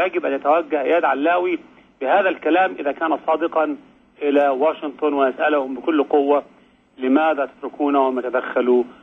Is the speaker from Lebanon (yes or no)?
no; Egypt; ونحن كمصريين مستعدون دائما لمساعدة العراقيين. أنا أتكلم كواحد من هذا الشعب،